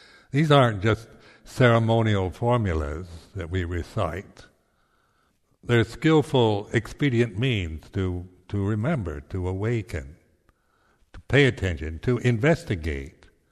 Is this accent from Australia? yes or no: no; Seattle, Washington, United States; born there; I was born in Seattle, 1934, 27th of July, in Roman Catholic Hospital, to Helen and Clarence